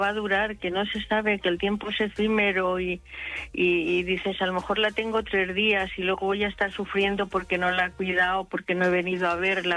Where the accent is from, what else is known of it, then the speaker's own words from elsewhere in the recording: Toledo, Castilla-La Mancha, Spain; Soy de Toledo, pero amo Madrid.